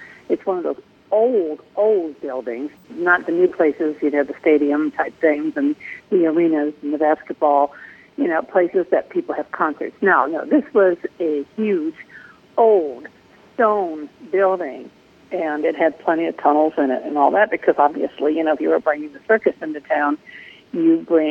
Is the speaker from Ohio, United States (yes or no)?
yes; Cleveland, Ohio, United States; What do I remember most about growing up in Cleveland, Ohio? Actually, I'd have to say that the best part of growing up in Cleveland was the fact that it is such an ethnic city.